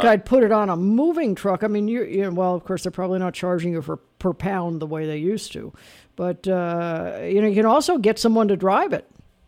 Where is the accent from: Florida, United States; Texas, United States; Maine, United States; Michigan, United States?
Florida, United States; Miami; I grew up down in Miami at the Americana Hotel